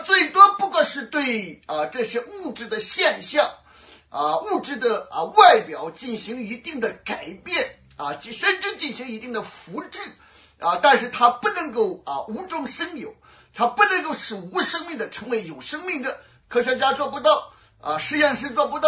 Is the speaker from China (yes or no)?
yes; China; 当然我们中国人讲的顺天者昌逆天者什么亡